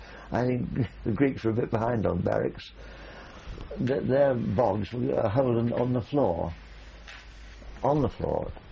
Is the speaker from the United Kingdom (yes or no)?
yes; United Kingdom; so we being British felt less of it